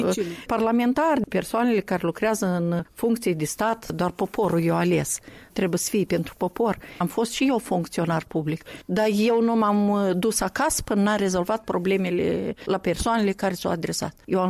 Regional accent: Krasnoyarsk, Krasnoyarsk Krai, Russia; first language Russian; Romanian is a second language; moved away; Eu sunt din Krasnoiarsk, vin. Eu acolo m-am născut, acolo am trăit, pentru mine limba rusă e limba maternă, eu am învățat aici limba de stat

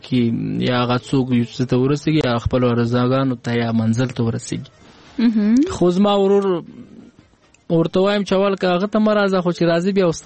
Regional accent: Paktia, Afghanistan; زه خو د پکتیا ولایت یم، ولسوالۍ مزازی اریوب دی.

